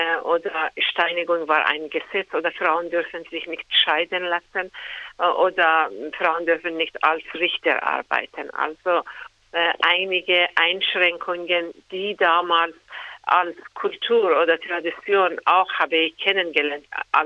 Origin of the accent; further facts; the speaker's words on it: Iran; German is a second language; Also ich komme aus dem Iran